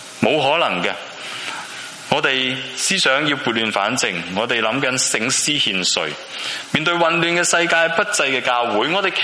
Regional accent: China; 我们中国人，我们用十二生肖去定历法

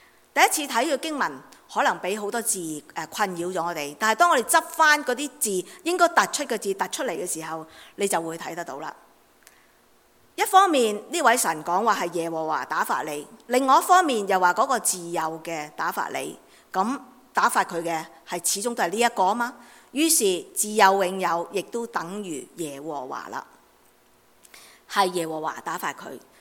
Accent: China; 所以我哋系中国人，其实好明噶。

